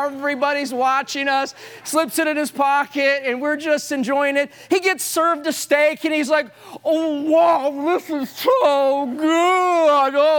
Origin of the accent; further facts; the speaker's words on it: Saginaw, Michigan, United States; My wife is originally from Greenville. I am originally from Saginaw, and God put a Michigan man